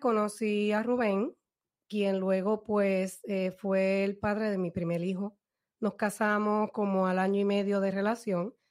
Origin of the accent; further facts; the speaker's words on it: Puerto Rico; also born or lived in Baltimore, United States; yo nací en Baltimore, Maryland, y como tú me dijiste, pues mis padres pues fueron, son puertorriqueños. Nosotros regresamos a Puerto Rico como a la edad, cuando yo tenía como un año de edad. Nos fuimos para Puerto Rico y allí pues comencé a dar mis primeros pasos.